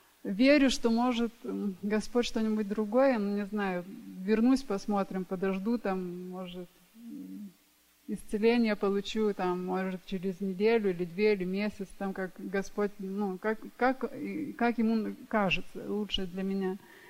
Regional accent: Lithuania; Я из Литвы. Мы прилетели с мужем.

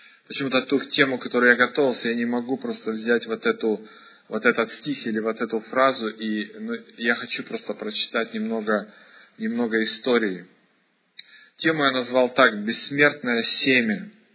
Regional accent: Odesa, Odesa Oblast, Ukraine; moved away as an adult; я когда приехал из Одессы, знаете, и только первое, что я заметил, что, ну, я приехал сюда, мне как раз исполнилось 20 лет

